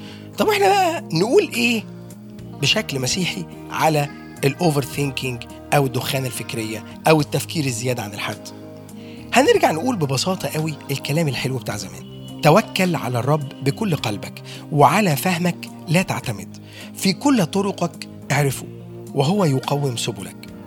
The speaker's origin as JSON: {"language": "Arabic", "country": "Egypt", "said": "احنا بقى كمصريين لما بنتكلم عن الدماغ من حقنا نقول عليها اللي احنا عايزينه"}